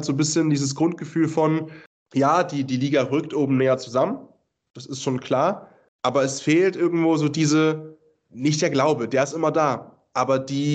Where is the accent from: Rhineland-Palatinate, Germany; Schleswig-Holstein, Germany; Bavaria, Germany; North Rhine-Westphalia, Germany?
Schleswig-Holstein, Germany; Kiel; weil natürlich gehst du mit fletschenden Zähnen in das Spiel rein als Kieler gegen Flensburg